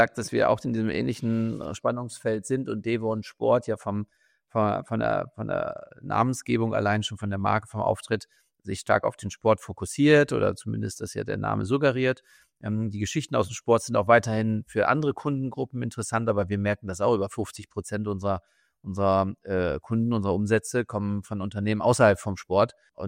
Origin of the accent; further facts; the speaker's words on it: Lower Saxony, Germany; ich komme ja aus Niedersachsen, aus der Nähe, aus dem Emsland